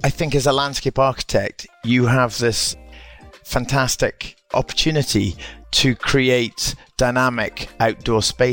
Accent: Aberdeen, Scotland, United Kingdom; Well, I'm from Scotland. I come from Aberdeen. The Highlands are very close to my heart.

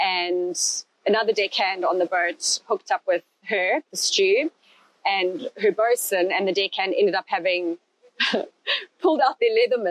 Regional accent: Zimbabwe; moved away as an adult; now in London, United Kingdom; even though I'm this girl from Rhodesia, from Africa, landing my job in London

